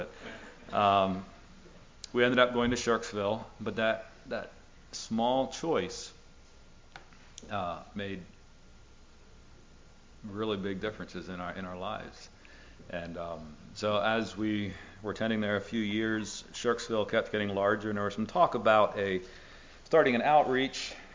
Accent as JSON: {"language": "English", "town": "Lebanon", "region": "Pennsylvania", "country": "United States", "said": "So I was from Elm Street there in Lebanon."}